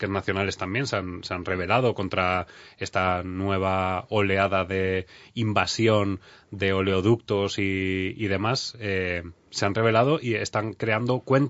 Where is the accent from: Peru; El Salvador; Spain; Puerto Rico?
Spain; no sé por qué, soy español